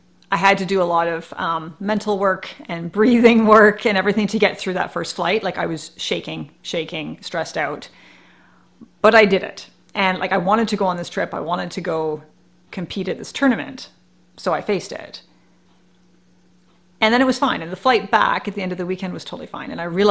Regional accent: Canada; If I get injured in the States, I'm from Canada, like it's gonna suck.

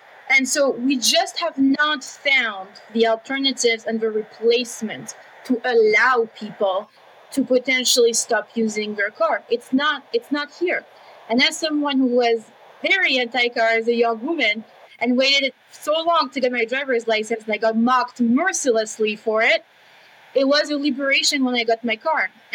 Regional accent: Paris, Île-de-France, France; also born or lived in New York; I grew up in Paris and then I was in New York.

